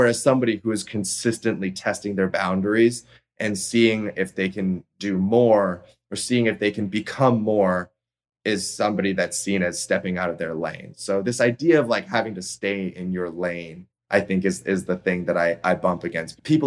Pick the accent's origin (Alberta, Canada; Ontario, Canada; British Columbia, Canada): Ontario, Canada; Toronto; my hometown of Toronto.